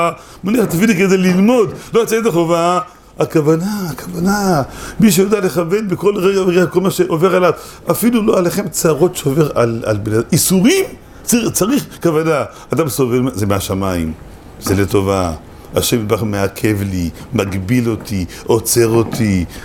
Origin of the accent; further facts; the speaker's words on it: Holon, Tel Aviv District, Israel; אני אומר בחולון, אני מחולון